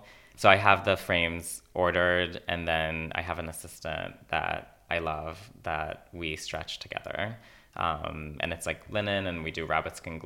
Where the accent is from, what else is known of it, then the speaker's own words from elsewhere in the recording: Yokneam, Northern District, Israel; Fire Island and where I grew up in Yokneam, like facilitated that connection.